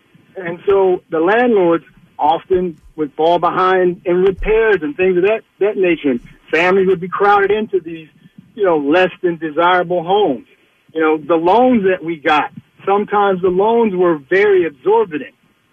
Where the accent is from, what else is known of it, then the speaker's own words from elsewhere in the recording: Philadelphia, Pennsylvania, United States; I grew up in North Philadelphia at 8th and Diamond in what is known as a black enclave.